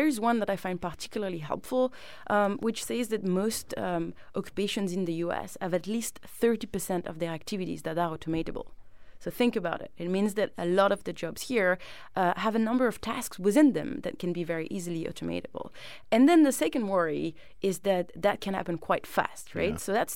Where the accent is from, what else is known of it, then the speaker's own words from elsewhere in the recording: Île-de-France, France; I grew up in France, on the outskirts of Paris, in a very low-income community.